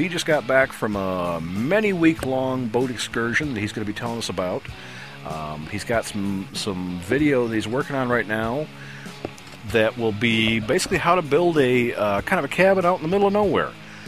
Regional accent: Michigan, United States; I'm from Michigan. I speak fluent Canadian. We have to.

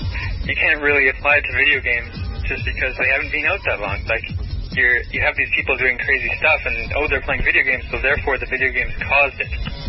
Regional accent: Vancouver, British Columbia, Canada; I mean, I'm from Vancouver.

